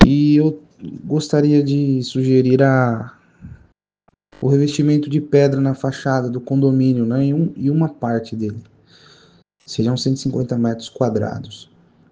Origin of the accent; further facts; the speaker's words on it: Mogi das Cruzes, São Paulo, Brazil; Eu sou daqui de Mogi das Cruzes, São Paulo.